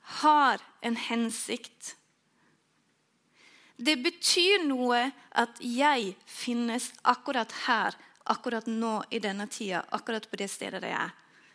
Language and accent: Swedish; northern Sweden, Sweden; Jag är ju från Nordsverige, det är kanske därför det blir så.